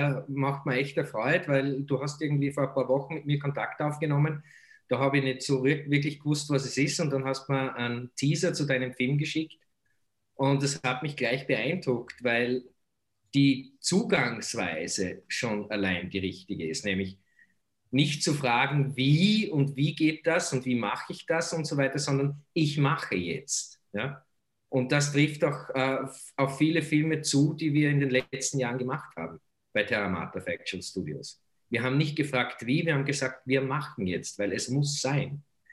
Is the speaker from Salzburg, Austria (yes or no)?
no; Bad Aussee, Styria, Austria; Ja, ich bin ein Bub aus den Bergen. Ja. Ich bin aufgewachsen in Bad Aussee im steirischen Salzkammergut, 4 Kilometer außerhalb vom Ort, keine öffentlichen Verkehrsmittel.